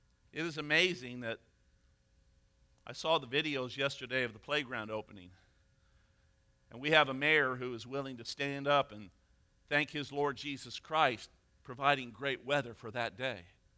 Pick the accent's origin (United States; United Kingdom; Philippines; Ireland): United States; Midwest; You all remind me every once in a while that I'm a Yankee. I think I'm a Midwesterner, but I understand.